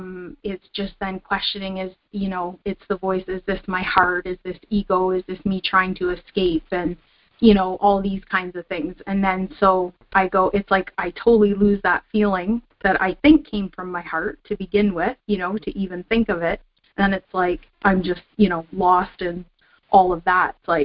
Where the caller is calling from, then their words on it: Canada; I'm calling from Canada, so there's a time difference